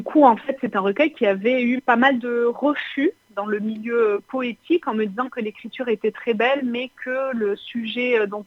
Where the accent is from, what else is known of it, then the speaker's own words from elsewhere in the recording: France; born there; also born or lived in Syria; moi, je suis née en France, mais on allait passer tous nos étés en Syrie avec mes parents.